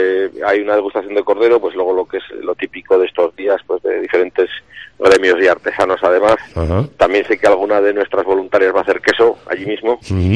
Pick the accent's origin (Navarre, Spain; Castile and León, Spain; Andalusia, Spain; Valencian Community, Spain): Navarre, Spain; Fustiñana; a los cocineros de Fustiñana, pues bueno, siendo además de mi pueblo, pues encantado.